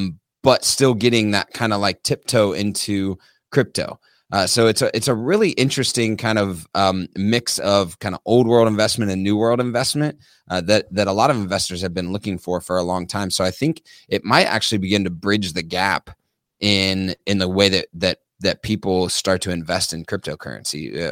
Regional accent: Tennessee, United States; So really insightful from Tennessee, and I'm excited to see what it does for my home state.

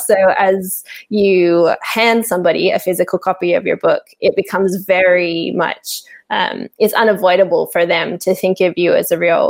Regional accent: Sydney, New South Wales, Australia; now in Portugal; So I was born and raised in Sydney in Australia and grew up in a very bookworm heavy family.

